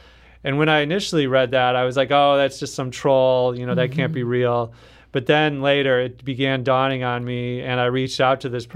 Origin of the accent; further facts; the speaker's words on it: Minnesota, United States; now in St. Louis, United States; Like, we're both outsiders. I'm from Minnesota, and Jarrell's family is from Arkansas.